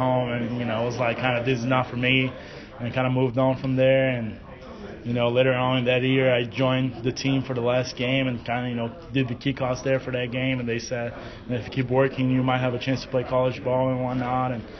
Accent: Brazil; English is a second language; now in United States; growing up in Brazil, soccer is, you know, the only thing in my mind.

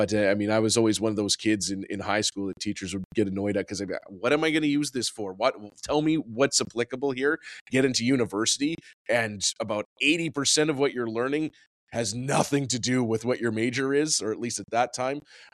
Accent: Calgary, Alberta, Canada; I'm from Calgary, Alberta.

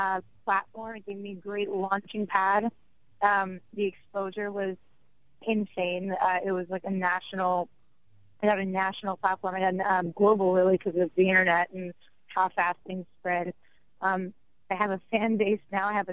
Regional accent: New York, United States; also born or lived in New Jersey; Because I'm a New York girl, I'm an East Coast girl. I grew up in New York, New Jersey, everywhere in the East Coast.

